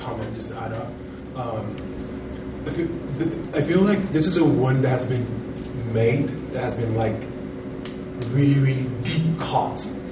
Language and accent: English; Nigeria; Because I'm from Nigeria